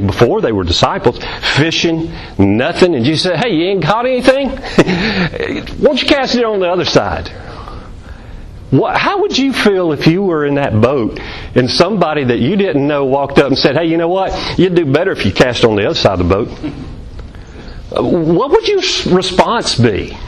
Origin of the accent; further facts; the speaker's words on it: Alabama, United States; also born or lived in Florida; And I am from Alabama. I've lived in Florida, never lived in North Carolina.